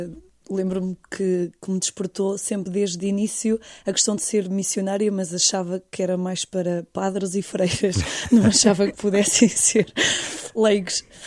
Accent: Caldas da Rainha, Centro, Portugal; born there; Eu nasci nas Caldas da Rainha, sou portuguesa, portanto.

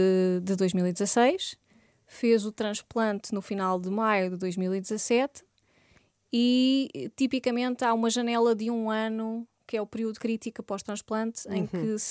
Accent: Santarém, Portugal; nós somos de Santarém, até estamos relativamente perto de Lisboa

